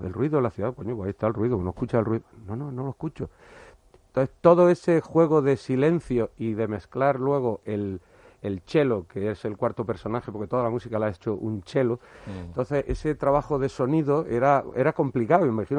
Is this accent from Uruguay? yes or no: no; Jaén, Andalusia, Spain; now in Madrid, Spain; yo soy de Jaén